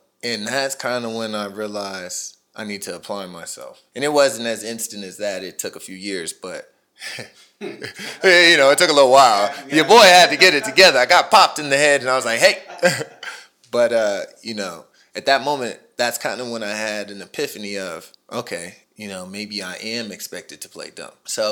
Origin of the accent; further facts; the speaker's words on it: Plano, Texas, United States; I'm from Plano, Texas, with, you know, a suburb in Dallas.